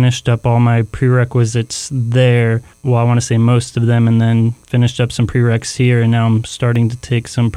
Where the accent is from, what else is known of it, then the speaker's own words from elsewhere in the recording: Fort Pierce, Florida, United States; Yes, I am. I grew up in Fort Pierce.